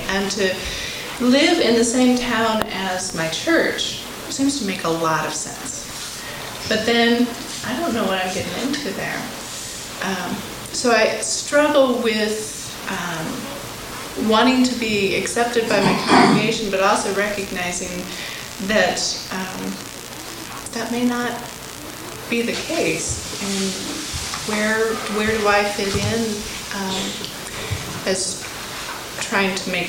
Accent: Portland, United States; Currently in Portland, which is my hometown, I'm a member of a church that's considering becoming a Reconciled in Christ congregation.

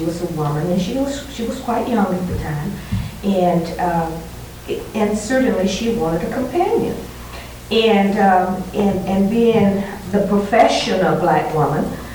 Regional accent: the South, United States; Growing up in the South, I was very much aware of this color caste system, and then the Northwest in itself is something different for those of us of color

